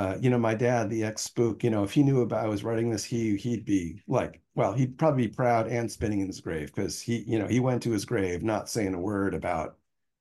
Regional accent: California, United States; I grew up in California, so I heard all about the Golden State Strangler, right?

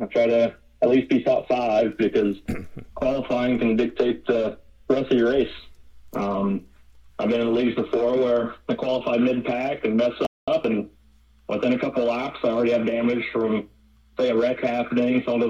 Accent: Zanesville, Ohio, United States; now in Columbus, United States; I'm from Ohio, so I'm from a small town called Zanesville, which is like an hour east of Columbus, and now I live in Columbus

